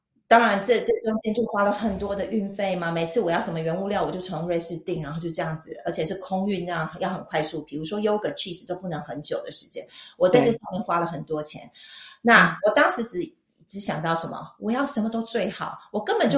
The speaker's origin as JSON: {"language": "Chinese", "region": "Taichung", "country": "Taiwan", "said": "我台中的、嗯、我是台中人，然后我跟我弟弟在台中开了一家餐厅"}